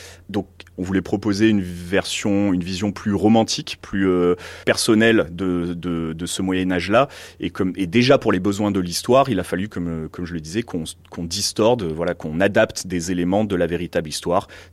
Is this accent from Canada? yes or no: no; France; Mais nous, en tant que Français, on a cet héritage-là, on vit dans cette histoire au quotidien